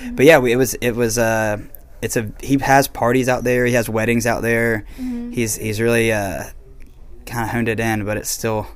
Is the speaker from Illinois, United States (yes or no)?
no; Georgia, United States; all the original band members are from the South. We're all from Georgia, so we grew up with a lot of that country stuff